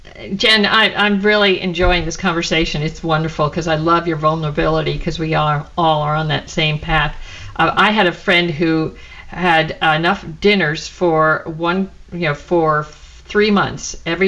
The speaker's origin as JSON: {"language": "English", "region": "New York", "country": "United States", "tie": "born or raised there", "said": "We always had them when I was young. I grew up in New York area."}